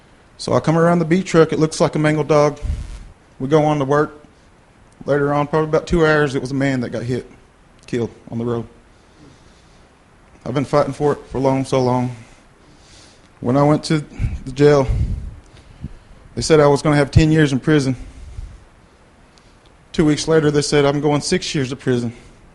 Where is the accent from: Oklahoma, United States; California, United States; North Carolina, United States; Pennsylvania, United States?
Oklahoma, United States; Stillwell; I'm from Cherokee. I'm from Stillwell, Oklahoma. I'm half white, and I'm half Cherokee.